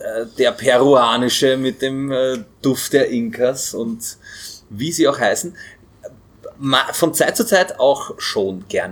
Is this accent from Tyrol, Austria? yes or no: no; Vienna, Austria; Also da, wo ich herkomme, nämlich von da, ja, wo wir jetzt gerade sind, in Wien-Simmering, Sissi-Simmering, da trinkt man das Bier noch ungestreckt.